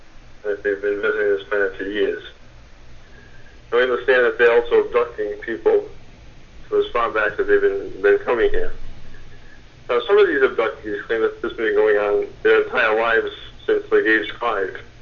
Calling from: Rhode Island, United States; How you doing, Kevin?

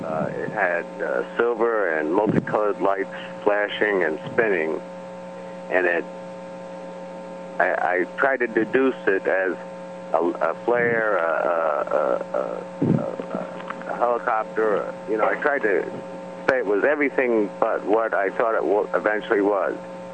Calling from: Long Island, New York, United States; I'm calling from Long Island, New York.

